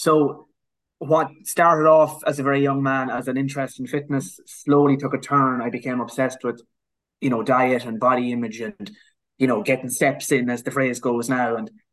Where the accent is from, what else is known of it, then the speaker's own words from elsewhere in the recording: Cavan, Ulster, Ireland; I'm from Cavan. We're not as good, like, we try our best.